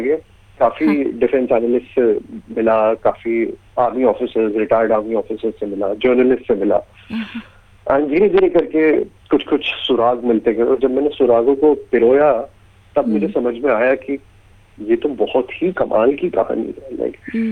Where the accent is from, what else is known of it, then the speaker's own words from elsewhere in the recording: Jammu and Kashmir, India; मैं खुद कश्मीरी हूँ, मैंने कश्मीर में बचपन से ही, जब से पैदा हूँ तब से टेररिज्म के बारे में सुनता आ रहा हूँ